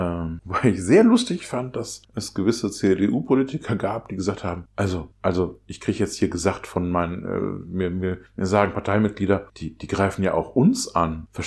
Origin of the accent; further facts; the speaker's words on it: North Rhine-Westphalia, Germany; ich komme aus der Stadt hier im Oberbergischen Kreis, die in ganz NRW die größte Ausländerdichte hatte in meiner Kindheit.